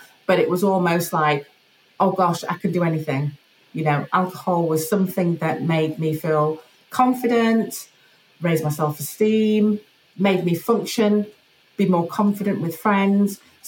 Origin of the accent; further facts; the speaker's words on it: Yorkshire and the Humber, United Kingdom; I was raised in Yorkshire, England, and quite a strict family background.